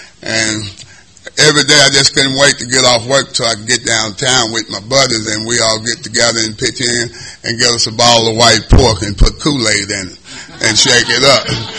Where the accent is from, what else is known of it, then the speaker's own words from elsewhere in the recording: Steele, Missouri, United States; now in San Diego, United States; Really, I'm from Steele, Missouri, but you could say I'm from San Diego because I've been here since January the 7th, 1977. Anyway, how it began for me, I was born and raised in Missouri, and I was brought up by my grandfather.